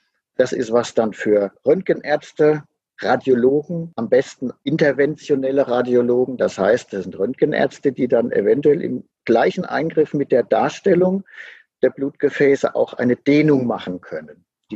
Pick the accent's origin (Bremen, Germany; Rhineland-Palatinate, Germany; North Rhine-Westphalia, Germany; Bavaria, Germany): Rhineland-Palatinate, Germany; Ich komme aus Rheinland-Pfalz.